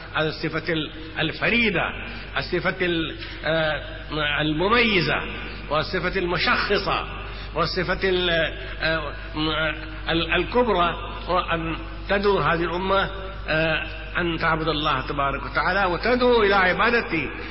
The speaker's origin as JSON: {"language": "Arabic", "country": "India", "tie": "born or raised there", "second_language": "Arabic", "said": "وهذه اللغة التي تعلمناها منكم أنا نشأت في الهند"}